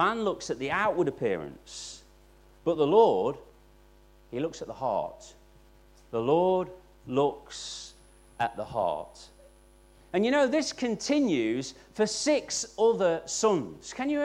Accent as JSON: {"language": "English", "region": "East Midlands", "country": "United Kingdom", "lives_now": "Nottinghamshire, United Kingdom", "said": "I live in Nottinghamshire, and my wife's from Yorkshire. Why did Yorkshire get a whoop? And I'm from Derbyshire."}